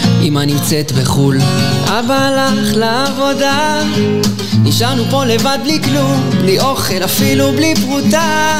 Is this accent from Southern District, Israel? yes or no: yes; Ashdod, Southern District, Israel; באזור אשדוד, סביבות כיתה ת'